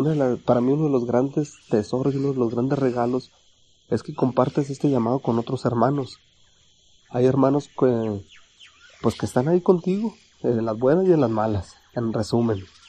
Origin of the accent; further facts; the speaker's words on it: Mexicali, Baja California, Mexico; quisiera comentarles que soy originario de Mexicali.